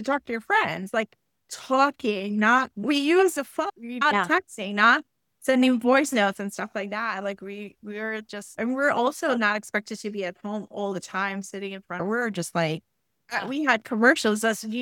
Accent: Puerto Rico; Well, I grew up in Puerto Rico.

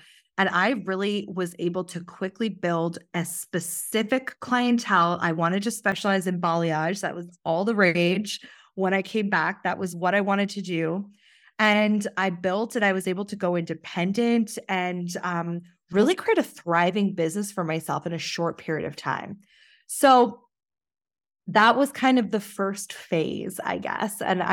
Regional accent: Sheffield, Yorkshire and the Humber, United Kingdom; born there; I was born in Sheffield in England, and I was literally in the salon when I was 2 weeks old.

